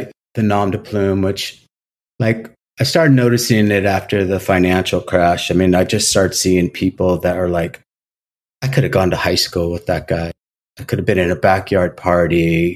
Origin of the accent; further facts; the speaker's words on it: California, United States; Well, we moved a lot. I moved probably once a year, every year for the first, I don't know, 17, 18 years of my life, probably even longer than that, quite frankly. But primarily Orange County, Los Angeles.